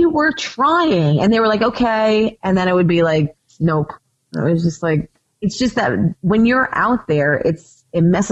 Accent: New York, United States; I'm from Long Island and I totally understand

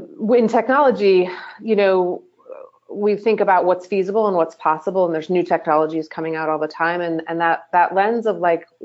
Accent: Evanston, Illinois, United States; I am from Chicago. I'm born and raised in Evanston, which is just north of the city.

